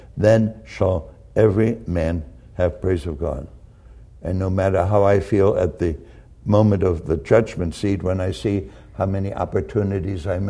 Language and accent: English; Springfield, Massachusetts, United States; We grew up together in Springfield, Massachusetts, when I came to the United States.